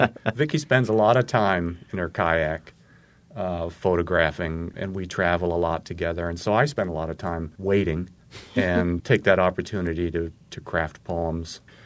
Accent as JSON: {"language": "English", "region": "Maine", "country": "United States", "accent": "Maine", "said": "I haven't completely lost my accent."}